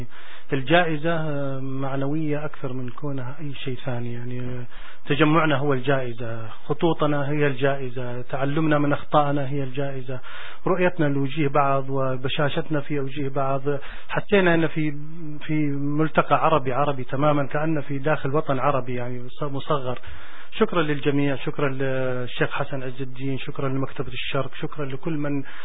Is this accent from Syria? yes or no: no; Saudi Arabia; now in Canada; جيت من السعودية.